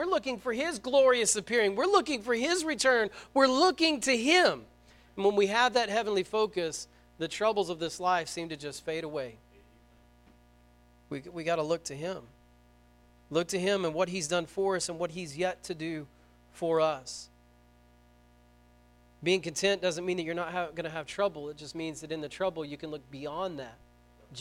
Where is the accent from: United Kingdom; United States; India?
United States; Vian, Oklahoma; We're from Vian, and we bleed purple.